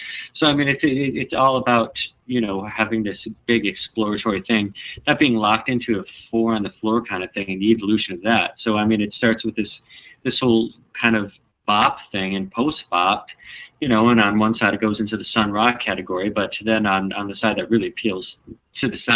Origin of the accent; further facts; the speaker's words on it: Midwest, United States; We're sad. We're from the Midwest. We see a G, we go, gah, it's Giles.